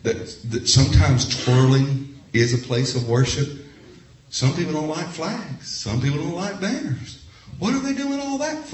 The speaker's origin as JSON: {"language": "English", "town": "Nashville", "region": "Tennessee", "country": "United States", "tie": "born or raised there", "said": "I grew up in Nashville, Tennessee. The church that I worshiped in Nashville, Tennessee, I was the music director at, had a little bit of country flavor."}